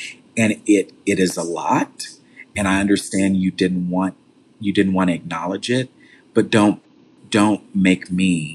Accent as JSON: {"language": "English", "town": "Fort Worth", "region": "Texas", "country": "United States", "tie": "born or raised there", "said": "was killed in my hometown of Fort Worth, Texas"}